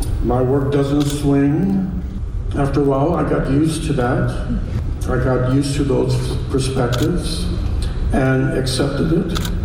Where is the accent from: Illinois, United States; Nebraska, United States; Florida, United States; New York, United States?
Illinois, United States; Chicago; I grew up on the South Side of Chicago, right at the end of World War II.